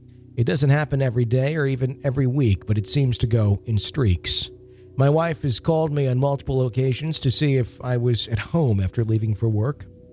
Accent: Wisconsin, United States; But there's a newspaper from my home state of Wisconsin, from where my grandparents are from, in Black River Falls.

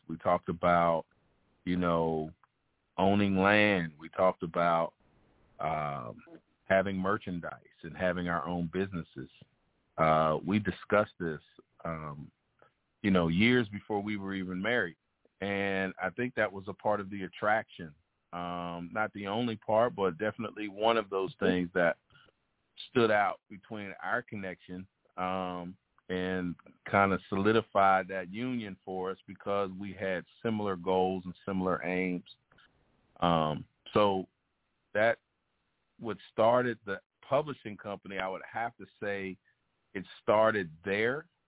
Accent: Pittsburgh, Pennsylvania, United States; now in Charlotte, United States; Well, we're from Pittsburgh, Pennsylvania. Grew up in Stan Heights in a small enclave within the inner city.

